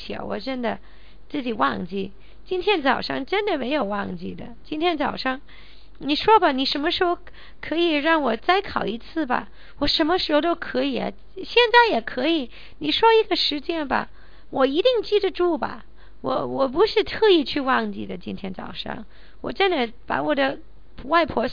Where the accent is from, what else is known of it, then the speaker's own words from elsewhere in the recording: Hong Kong; 因为他们可以带动我们香港人，可以强逼我们香港的年轻人去努力、去干活